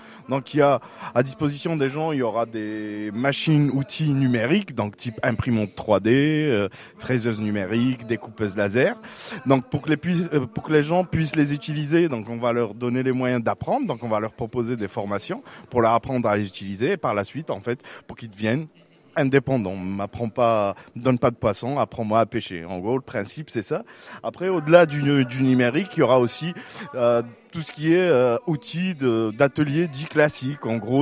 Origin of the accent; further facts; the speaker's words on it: Bruay, Hauts-de-France, France; on est de Bruay et nous, on ne voyait pas ailleurs où on pourrait le créer.